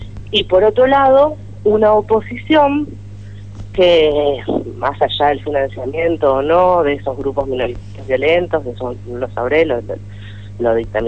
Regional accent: Argentina; como argentina me queda el sabor amargo y la indignación

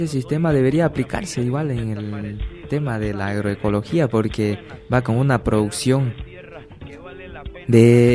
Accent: Santa Ana, Santa Cruz, Bolivia; soy chiquitano igual, en la provincia de Velasco, en el cantón Santa Ana, mi familia, mi pueblo querido, con cultura viva hoy en día, todavía se vive.

